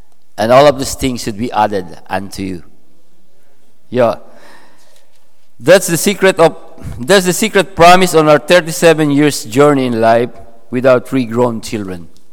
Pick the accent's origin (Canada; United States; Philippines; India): Philippines; I know that because I'm a Filipino.